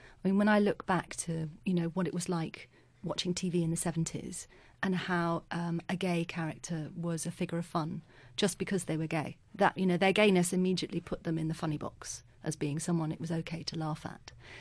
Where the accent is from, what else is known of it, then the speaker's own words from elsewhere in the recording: London, United Kingdom; born there; I was born in London.